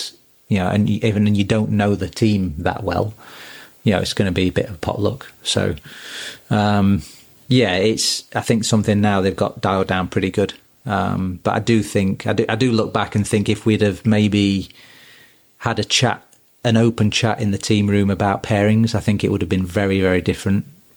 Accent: East Midlands, United Kingdom; You know, he's from my hometown. When I was an amateur, I caddied for him when I was 12, and he was the captain of the Notts Boys.

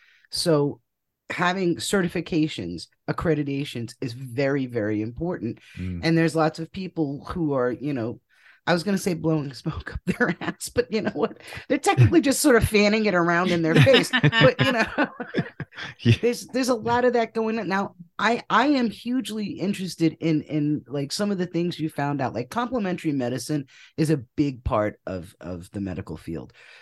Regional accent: Rhode Island, United States; I'm from Rhode Island, and I used to go when we met in a little Starbucks in Warwick.

